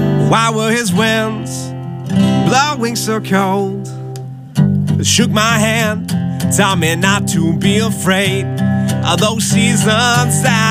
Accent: Bellingham, Massachusetts, United States; Well, we tonight we're in Bellingham, Massachusetts, my hometown, at a little place called Rockin' Coal.

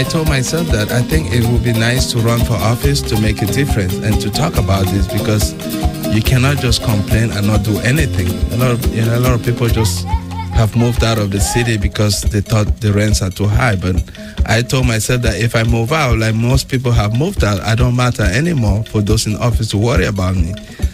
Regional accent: Cameroon; moved away as an adult; also born or lived in Sweden; now in United States; I was born and raised in Cameroon, studied there until my undergrad. Then after my undergrad, I moved to Sweden for for grad school

